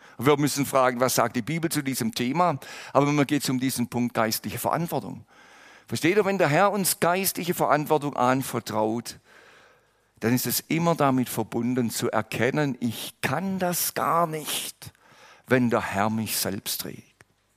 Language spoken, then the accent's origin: German; Baden-Württemberg, Germany; ich komme ja aus dem Schwarzwald ursprünglich